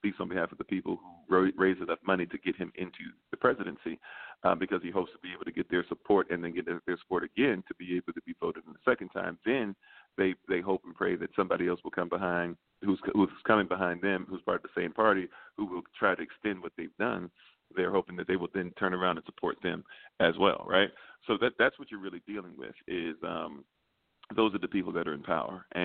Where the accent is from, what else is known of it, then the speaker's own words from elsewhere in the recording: United States; I'm a Republican, I'm a Democrat, or even because I'm an American.